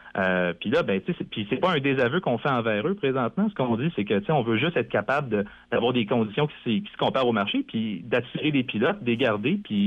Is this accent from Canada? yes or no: yes; Canada; Moi, je suis Canadien